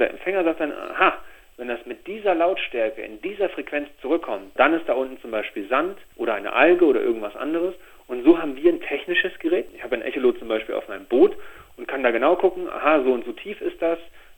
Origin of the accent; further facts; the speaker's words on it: Germany; ich komme ja aus der DDR, wir konnten nicht irgendwo anders hinfahren, wir sind dann immer an die Ostsee gefahren